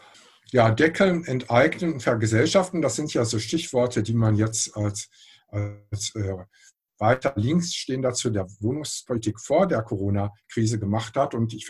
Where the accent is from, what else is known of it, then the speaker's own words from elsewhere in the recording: North Rhine-Westphalia, Germany; ich komme aus dem Ruhrgebiet, da gibt es ganz viele unterschiedliche Städte und Städtchen